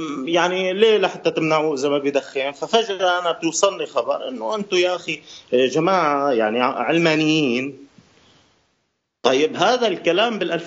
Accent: Syria; نحن كسوريين بعدنا شوي ما خطينا

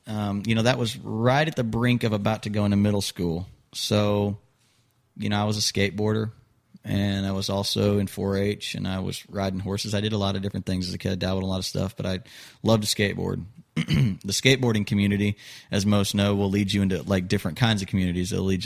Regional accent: Missouri, United States; I was born and raised in Missouri, just above Arkansas, where you're from, yeah.

